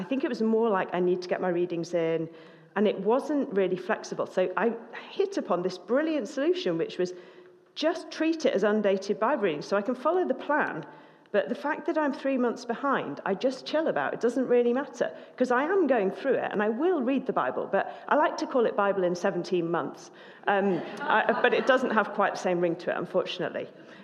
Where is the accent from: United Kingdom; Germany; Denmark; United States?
United Kingdom; It's probably because I'm British and I find it hard to talk about anything but the weather.